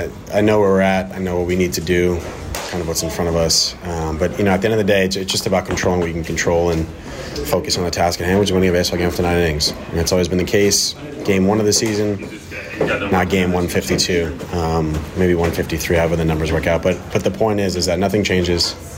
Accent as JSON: {"language": "English", "region": "New York", "country": "United States", "tie": "born or raised there", "said": "Yeah, listen, I'm a New York kid, obviously. You know, I grew up in New York Yankees, New York Mets, New York sports"}